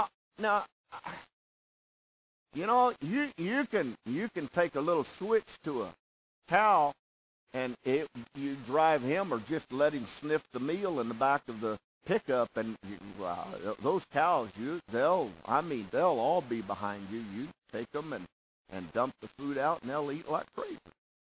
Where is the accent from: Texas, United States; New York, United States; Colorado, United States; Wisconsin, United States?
Texas, United States; Yeah, I'm from Texas.